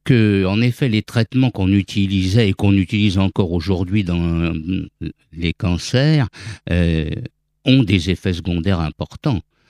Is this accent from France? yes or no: yes; Paris, Île-de-France, France; born there; je suis né avenue Junot à Montmartre, dans le 18e arrondissement.